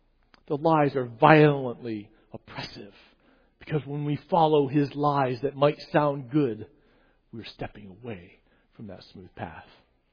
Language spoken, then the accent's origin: English; Virginia, United States; I grew up in Virginia.